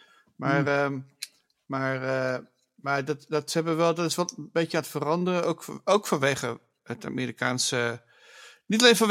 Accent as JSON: {"language": "Dutch", "region": "Groningen", "country": "Netherlands", "said": "ik kom natuurlijk uit Groningen."}